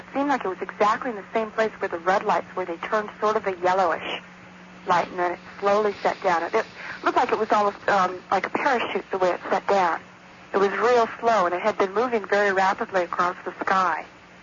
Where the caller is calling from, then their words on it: Santa Barbara, California, United States; Yes, I'm calling from Santa Barbara.